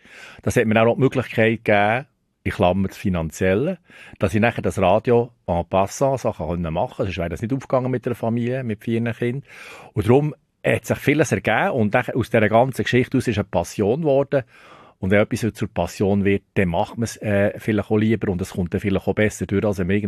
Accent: Thun, Bern, Switzerland; Mal, ich bin in Thun aufgewachsen

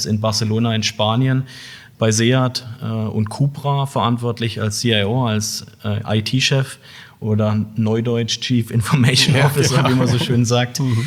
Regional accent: Heilbronn, Baden-Württemberg, Germany; Ich bin hier in der Region groß geworden, ja, bin in Heilbronn geboren. Von daher freut es mich auch wirklich, heute hier zu sein, in meiner Geburtsstadt sozusagen.

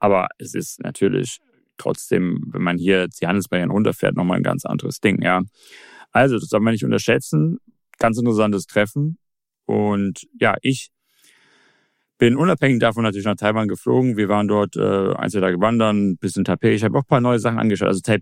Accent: Shenzhen, Guangdong, China; ich komme jetzt aus Shenzhen und Shenzhen ist natürlich auch eine der modernsten Städte von China

